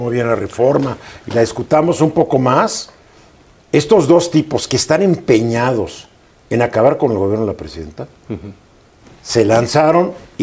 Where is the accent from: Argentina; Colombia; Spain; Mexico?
Mexico; Somos los mexicanos.